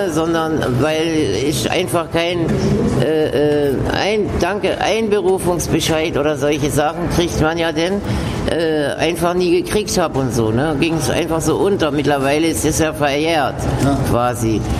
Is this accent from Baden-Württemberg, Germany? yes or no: yes; Westheim, Baden-Württemberg, Germany; now in Berlin, Germany; Aus Baden-Württemberg, Schwäbisch Hall. Aufgewachsen in Westheim, das ist Kreis Schwäbisch Hall, und dann mittlere Reife in Schwäbisch Hall.